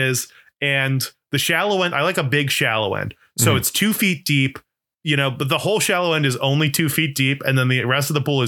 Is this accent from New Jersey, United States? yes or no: no; Florida, United States; Because I grew up in Florida and like we would get snakes in the pool frequently.